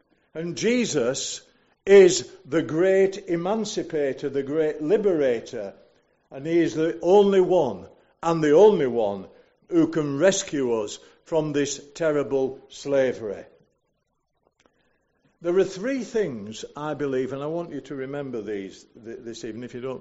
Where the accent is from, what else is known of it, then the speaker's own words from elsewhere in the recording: United Kingdom; And we have no right to assume, as British people, that the sun will never set on everything that we have.